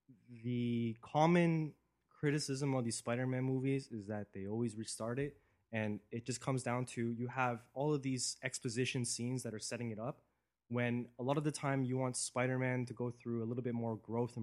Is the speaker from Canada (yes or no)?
yes; East York, Ontario, Canada; So, like, I grew up in the East York area. And at Agent Court Mall, are you familiar with that mall?